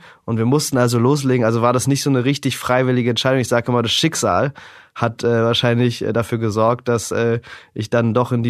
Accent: Berlin, Germany; Ja, also ich bin aufgewachsen hier in Berlin.

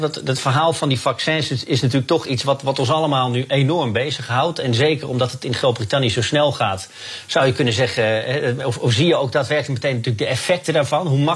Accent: United Kingdom; Dus dat voel je hier als Brit wel.

